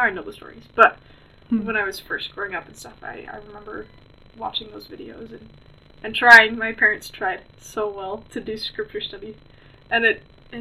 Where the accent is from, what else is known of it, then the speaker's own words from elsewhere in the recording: Chandler, Arizona, United States; I'm from Chandler, Arizona.